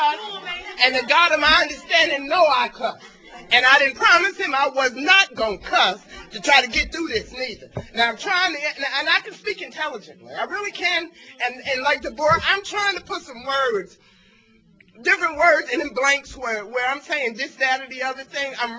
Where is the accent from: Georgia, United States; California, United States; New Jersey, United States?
New Jersey, United States; Somerset; I'm from Somerset, New Jersey. I recover in the greater New Brunswick area.